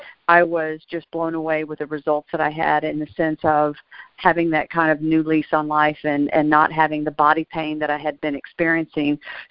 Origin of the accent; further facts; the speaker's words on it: Houston, Texas, United States; Tim just introduced me, but I'm from Houston, Texas.